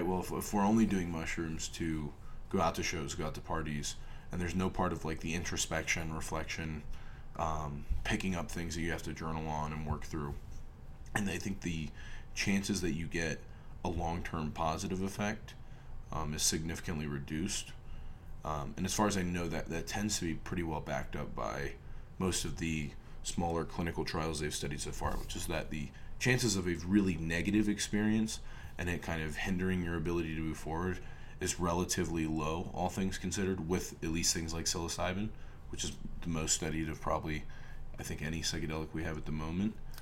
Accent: Florida, United States; Yeah, like growing up in Florida, the only people yeah. I could get mushrooms from were the people that dealt everything else.

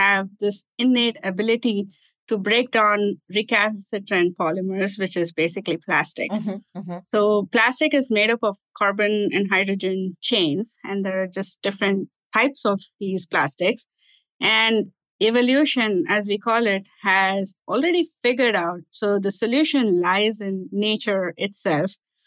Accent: Bangalore, Karnataka, India; moved away as an adult; also born or lived in Ann Arbor; now in Boston, United States; So I'm basically originally from Bangalore in India. I did all my initial schooling all the way till my master's in India. And then I moved to the United States for my PhD in molecular biology.

